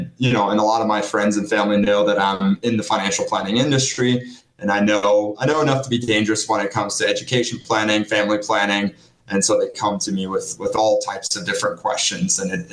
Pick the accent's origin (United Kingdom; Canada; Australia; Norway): Norway; first language Norwegian; English is a second language; also born or lived in Germany; I was born and raised in Norway. So Norway is my native language.